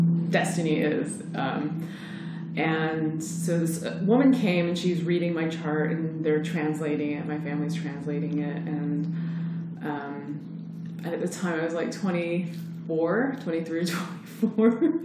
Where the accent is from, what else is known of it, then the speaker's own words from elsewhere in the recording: Nepal; so my background is Hindu, because I'm from Nepal, and every Hindu born there, they make a chart-based when you're born.